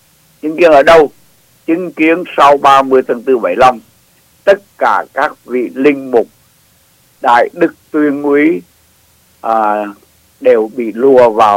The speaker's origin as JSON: {"language": "Vietnamese", "region": "Southern Vietnam", "country": "Vietnam", "tie": "born or raised there", "said": "Tôi lớn lên ở miền Nam, bắt đầu có ý thức về người và việc của miền Nam"}